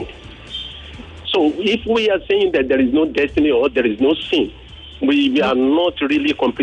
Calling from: Ikotun, Lagos, Nigeria; I'm calling from Ikotun.

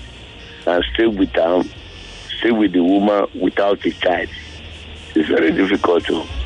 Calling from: Yaba, Lagos, Nigeria; I'm calling from Yaba.

